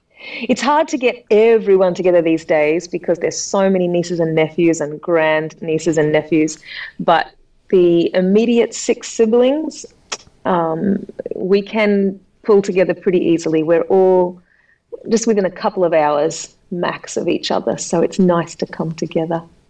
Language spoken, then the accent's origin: English; Australia; I came from Australia because I'd gone home by then.